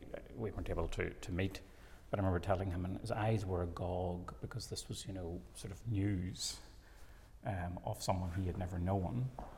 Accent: Northern Ireland, United Kingdom; I was brought up in Northern Ireland, just inside the border, on what we would describe as the southern border of Northern Ireland, right halfway, roughly about 35 miles south of Belfast, about 65 miles north of Dublin, but just on, as the crow would fly, about 7 miles to the border.

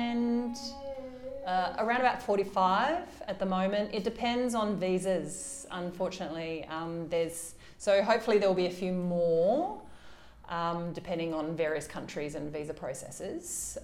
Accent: Tasmania, Australia; I was from Tasmania, which was even smaller than that. We were the only deaf family in all of Tassie.

